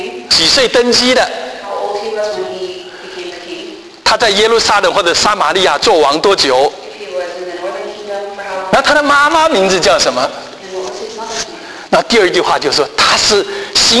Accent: China; also born or lived in North Carolina, United States; 在我们中国人讲，有其母必有其子啊。

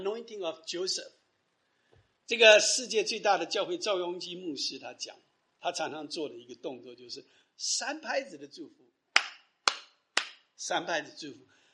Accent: China; 我们中国人说是礼要龙门，但是我们基督徒说什么？

